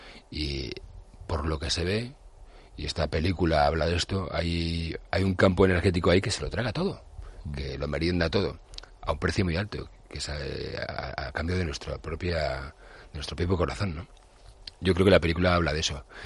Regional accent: Galicia, Spain; en mi tierra, en Galicia

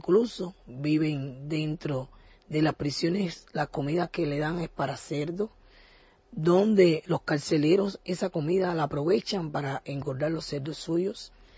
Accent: Cuba; Porque todos somos cubanos y tenemos derecho

